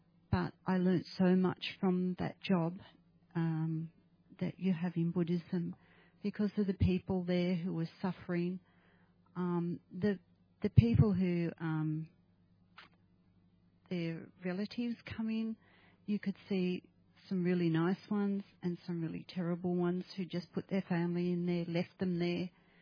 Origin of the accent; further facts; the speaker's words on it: Sydney, New South Wales, Australia; also born or lived in Cairns; Originally, I am from Sydney. I was born here in Australia.